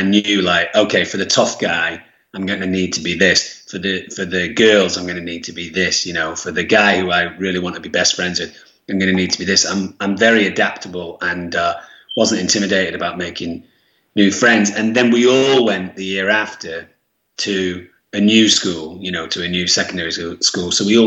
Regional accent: Germany; So I was brought up as a Mancunian in a Mancunian household with two Mancunian parents. But in Germany, you know, I was brought up with currywurst and, you know, German ice cream

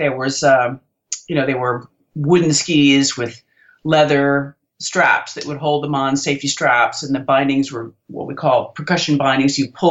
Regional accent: Colorado, United States; also born or lived in Michigan / Virginia / Massachusetts / Italy; So I was born in Michigan, grew up in Colorado, went to high school in Virginia. I then went to college outside of Boston in Massachusetts.

